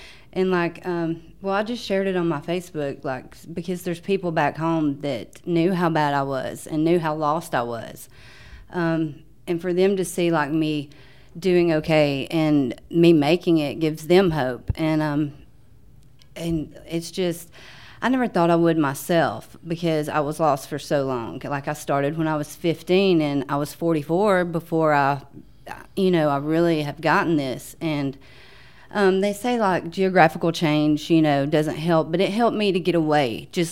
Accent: Somerville, Alabama, United States; No, sir. I'm from Morgan County.

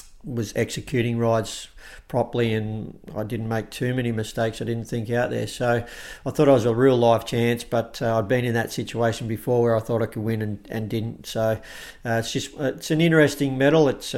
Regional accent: Adelaide, South Australia, Australia; now in Mornington Peninsula, Australia; we come from Adelaide. We lived on a similar sort of property, and wanted to try and copy that and feel like we're still at home.

